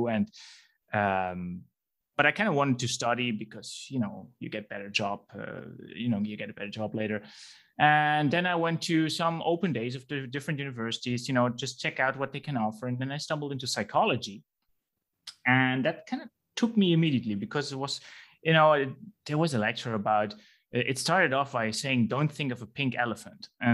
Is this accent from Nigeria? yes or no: no; Netherlands; now in United States; Originally, as some of you may hear, I'm from the Netherlands, so I'm not born in the US.